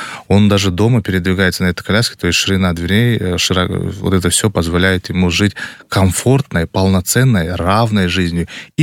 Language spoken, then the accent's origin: Russian; Bishkek, Kyrgyzstan; Вообще я же жил, родился всегда в Кыргызстане, в Бишкеке.